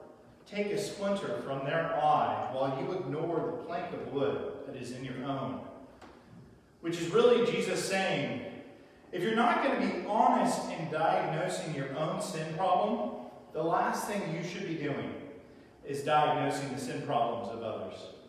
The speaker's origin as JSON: {"language": "English", "region": "California", "country": "United States", "said": "because we're from California and we still have to use lingo, even though I'm former Californian and don't identify with the politics of the state"}